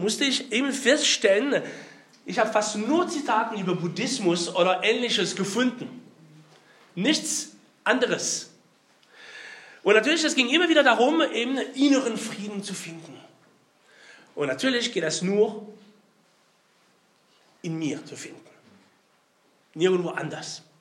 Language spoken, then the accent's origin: German; France; German is a second language; Wie mein Akzent ist verrät, bin ich Franzose. Das ist jetzt nicht schwer zu hören. … also richtig typischer französischer Name.